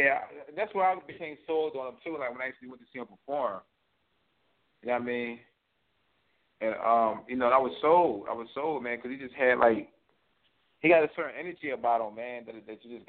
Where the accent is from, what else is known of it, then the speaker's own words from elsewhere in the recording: Philadelphia, Pennsylvania, United States; Yeah, I'm born and raised from Philly. A lot of people say it don't seem like I'm from Philly